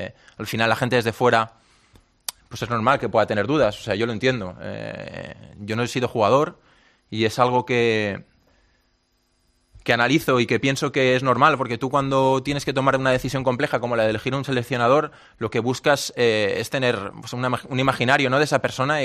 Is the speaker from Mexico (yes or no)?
no; Barcelona, Catalonia, Spain; born there; Nací en Barcelona, en Maternidad, al lado del Camp Nou.